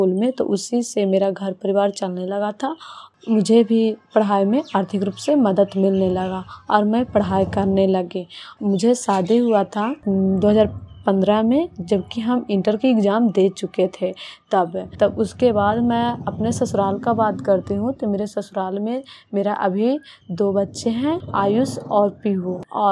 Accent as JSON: {"language": "Hindi", "region": "Bihar", "country": "India", "tie": "born or raised there", "said": "और मैं प्रखंड चंडी माधोपुर गांव की रहने वाली हूँ"}